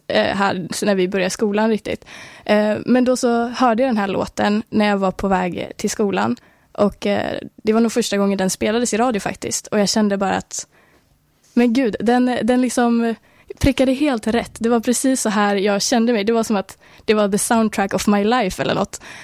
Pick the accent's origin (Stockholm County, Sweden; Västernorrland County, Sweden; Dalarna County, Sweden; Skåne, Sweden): Västernorrland County, Sweden; Sundsvall; Denna kvinna från Sundsvall faktiskt, som är min hemstad också.